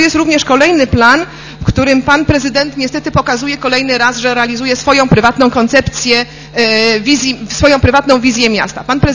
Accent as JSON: {"language": "Polish", "town": "Poznań", "region": "Greater Poland Voivodeship", "country": "Poland", "said": "Przychodzą my poznaniacy, niektórzy to już zaczynają się tych my poznaniaków bać."}